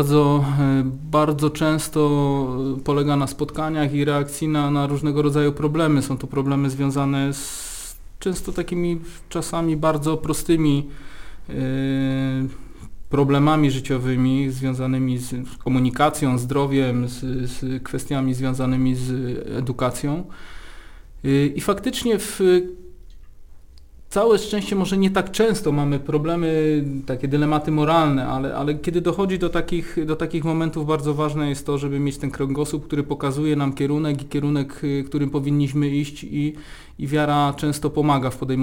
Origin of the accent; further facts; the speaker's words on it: Bielsko-Biała, Silesian Voivodeship, Poland; Komorowice obszary, tak? Bardzo blisko, po sąsiedzku oczywiście tutaj Całe dzieciństwo spędziłem w tym terenie